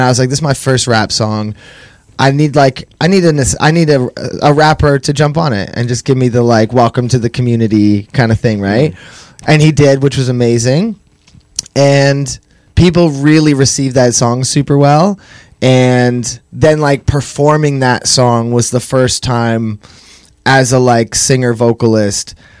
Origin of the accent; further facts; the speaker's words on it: Toronto, Ontario, Canada; Like as a kid, I grew up in Toronto in Rexdale